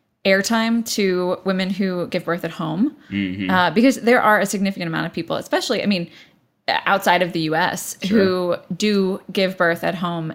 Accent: Houston, Texas, United States; Yeah. We're both from Houston.

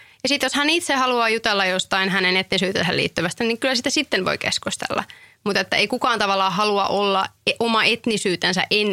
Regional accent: Tampere, Pirkanmaa, Finland; Kyllä mä yleensä sanoisin, että mä oon Tampereelta

